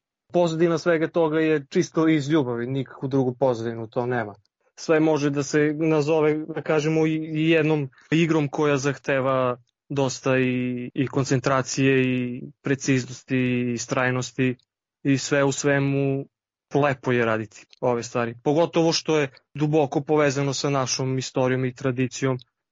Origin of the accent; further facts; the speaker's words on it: Bor, Southern and Eastern Serbia, Serbia; born there; jer sam rodom iz Bora i još od detinjstva me to privlačilo.